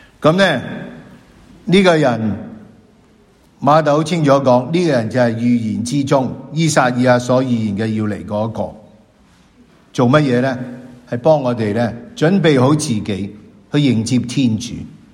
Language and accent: Chinese; Hong Kong; 我们今天其实作为一个香港人，我们有什么悔改呢？